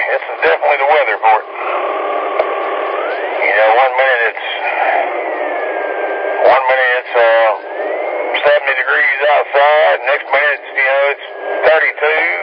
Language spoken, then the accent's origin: English; West Virginia, United States; I'm from West Virginia, and I'm used to seeing this time of the year, you know, 10 degrees or so, you know.